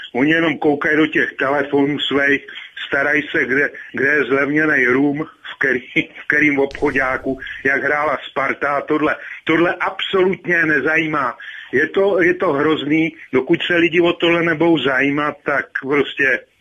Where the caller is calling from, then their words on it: Pardubice Region, Czechia; Tady kolem Pardubic, východní Čechy